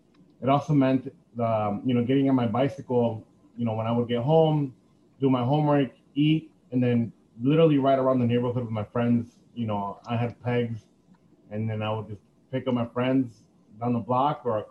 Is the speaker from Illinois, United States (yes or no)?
yes; Chicago, Illinois, United States; also born or lived in Zacatecas, Mexico; So, you know, I was undocumented growing up in Chicago, and as soon as I gained residency and eventually citizenship, my parents would send me during summer vacation to the state where I was born, which is Zacatecas.